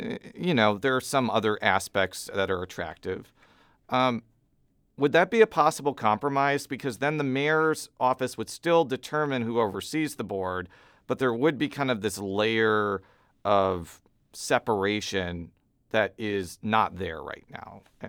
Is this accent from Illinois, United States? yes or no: yes; Illinois, United States; You don't have to take driver's ed to get a driver's license in Missouri. I'm from Illinois.